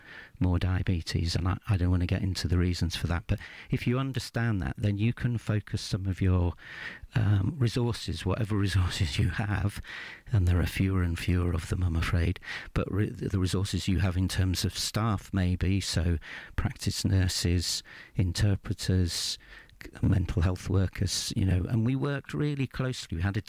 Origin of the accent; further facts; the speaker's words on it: London, United Kingdom; also born or lived in Bristol; now in Sheffield, United Kingdom; I came from Bristol with my wife, because we wanted, I come from London originally